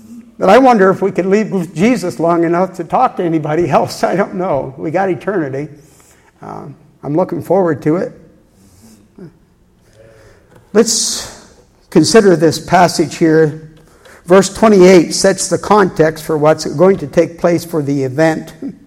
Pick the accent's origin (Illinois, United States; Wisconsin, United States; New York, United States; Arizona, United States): New York, United States; I grew up in New York State, and my dad would take us every year as a family to climb a mountain.